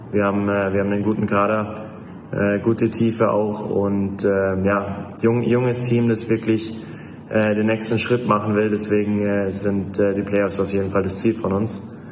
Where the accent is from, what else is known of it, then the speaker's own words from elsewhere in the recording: Germany; für Deutschland bei Olympia zu spielen, Deutschland zu vertreten und einfach für mein Heimatland das Beste zu geben.